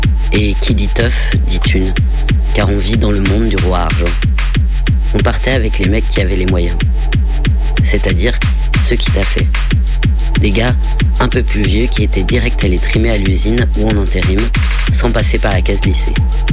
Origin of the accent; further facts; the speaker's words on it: France; Là où j'ai grandi, dans une France tradie, ça fête les conscrits l'année du brevet.